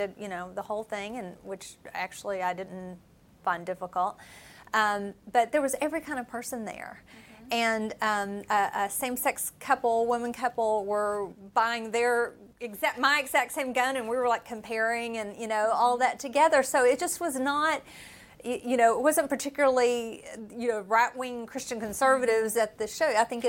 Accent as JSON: {"language": "English", "region": "Appalachia", "country": "United States", "tie": "born or raised there", "said": "And so, and by the way, I grew up in Appalachia. And so it wasn't odd to have firearms."}